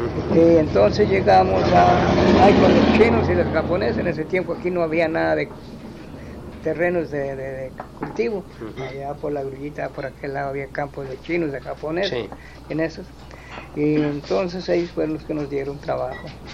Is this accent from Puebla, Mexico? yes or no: no; Sancho Román, Zacatecas, Mexico; also born or lived in Tepechitlán; yo nací en Tepechtlán, pero me crié en Sancho Román.